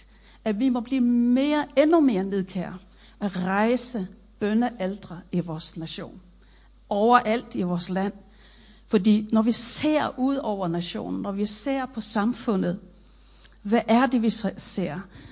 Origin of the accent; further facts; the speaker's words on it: Faroe Islands; Jeg kommer selv fra Færøerne